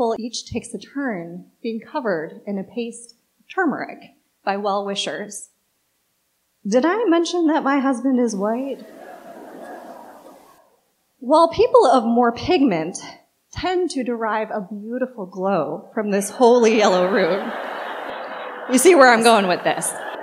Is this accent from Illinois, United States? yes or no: yes; Chicago, Illinois, United States; It's like a strange cousin to, where are you from? And when I say Chicago, the equally problematic follow-up, no, where are you really from?